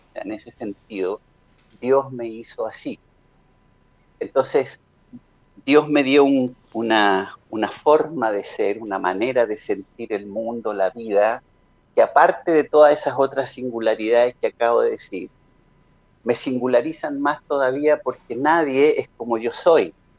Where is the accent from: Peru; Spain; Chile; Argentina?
Chile; La Cisterna, Santiago Metropolitan Region; born there; yo nací en Fernández Albano, 420, en La Cisterna, en Santiago, en Chile, en Sudamérica.